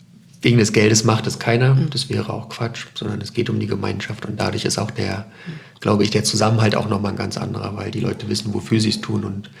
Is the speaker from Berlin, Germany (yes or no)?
yes; Berlin, Germany; also born or lived in Neuruppin; now in Greifswald, Germany; ich komme ganz gebürtig aus Neuruppin in Brandenburg, habe meine Schulzeit in Berlin verbracht, da eben auch meine Frau kennengelernt und wir sind dann beide zum Studium nach Greifswald gezogen und sind hier einfach hängen geblieben, weil es ein schönes Städtchen ist